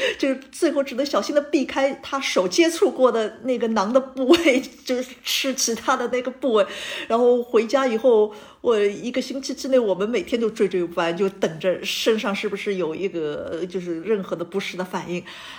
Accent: China; 我们就是中国人一向还是比较谨慎的

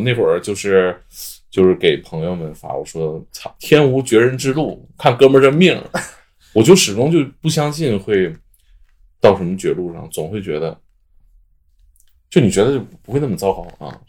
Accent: Northeast China, China; 我们东北人

